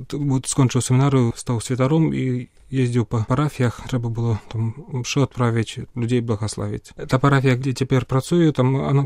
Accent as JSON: {"language": "Belarusian", "town": "Baranavichy", "region": "Brest Region", "country": "Belarus", "moved": "yes", "lives_now": "Saint Petersburg, Russia", "said": "Паходжу з Баранавіч, ўжо 12 гадоў жыву ў Расіі, там вучыўся 5 гадоў перад семінарыяй і ўжо 7 гадоў у семінары вучыўся."}